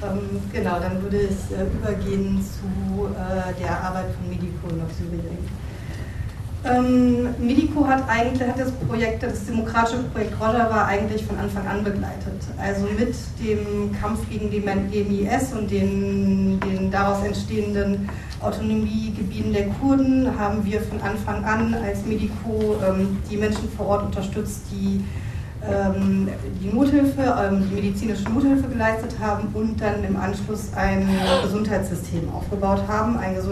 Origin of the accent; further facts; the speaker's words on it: Frankfurt, Hesse, Germany; Ich komme aus Frankfurt